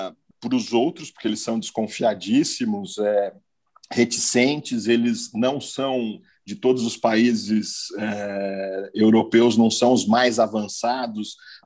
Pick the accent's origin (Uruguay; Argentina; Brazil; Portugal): Brazil; São Paulo; assim como nós, paulistanos, paulistas, temos com a praia.